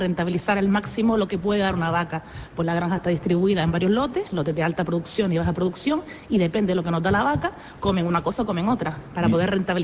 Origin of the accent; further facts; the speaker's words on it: Las Palmas, Canary Islands, Spain; No, yo soy de Las Palmas.